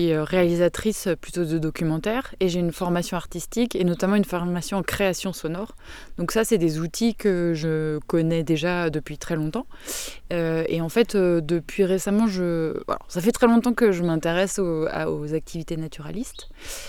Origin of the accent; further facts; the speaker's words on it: Centre-Val de Loire, France; moi, je viens de d'Eure-et-Loir, et qui est aussi, j'habite aussi à la campagne